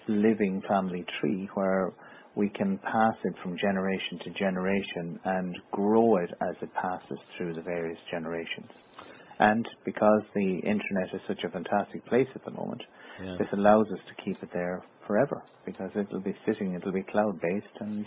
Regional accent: Ireland; because we have a tendency as Irish people, we like to keep things belonging to those that have gone before us.

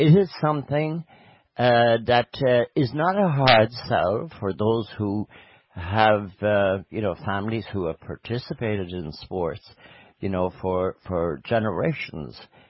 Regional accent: Connacht, Ireland; I'm from Mayo, which most people don't know

